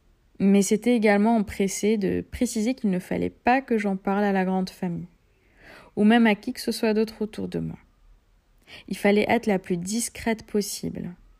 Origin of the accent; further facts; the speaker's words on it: Algeria; Je suis une femme algérienne de 29 ans. Je suis née et j'ai grandi en Algérie et je suis actuellement fiancée à un juif avec lequel je vis.